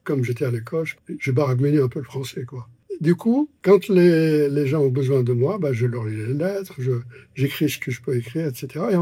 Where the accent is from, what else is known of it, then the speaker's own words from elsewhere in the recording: M'Sila, M'Sila Province, Algeria; Je suis originaire de Msila, dans la région de Sétif, et j'ai 86 ans.